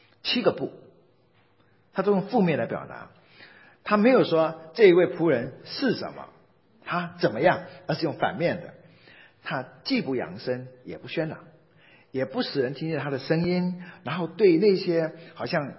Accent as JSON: {"language": "Chinese", "country": "China", "said": "我们中国人也总是很期望在这个社会中有一个包青天。"}